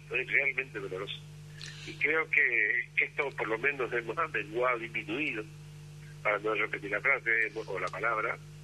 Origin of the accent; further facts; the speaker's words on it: Saladas, Corrientes, Argentina; yo soy de la tierra de San Martín, para que usted tenga idea, soy de Corrientes, soy de la tierra de Cabral, nací en Salada es el lugar donde nació Cabral, y es mi amor, son los dos lugares de mis amores